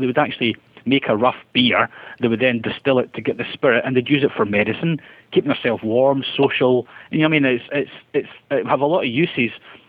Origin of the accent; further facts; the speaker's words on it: Scotland, United Kingdom; and then being Scottish, we don't waste anything.